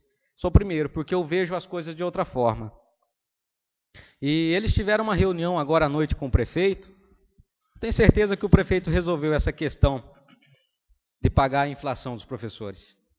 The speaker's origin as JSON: {"language": "Portuguese", "town": "Santa Helena", "country": "Brazil", "tie": "born there", "said": "ainda é uma cidade pequena, uma cidade onde eu nasci aqui, e quero ver essa cidade prosperar"}